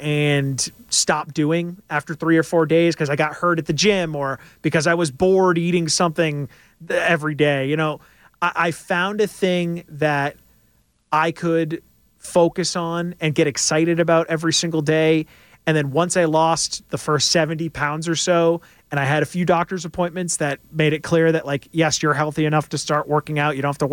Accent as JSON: {"language": "English", "region": "Rhode Island", "country": "United States", "said": "I'm from Rhode Island, so my hometown news station did a story on it."}